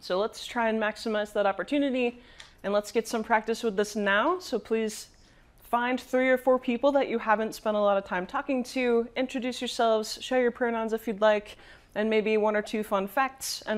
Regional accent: United States; now in Canada; I'm an aspirational Canadian. I'm originally American.

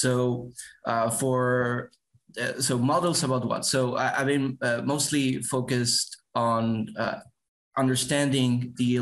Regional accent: Argentina; It's pronounced … because I'm from Argentina too.

